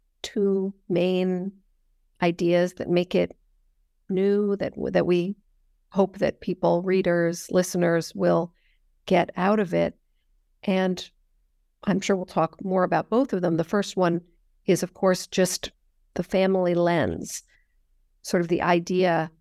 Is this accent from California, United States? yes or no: yes; California, United States; So I grew up in Northern California. My family moved there because my father, who was a history professor, got a job there.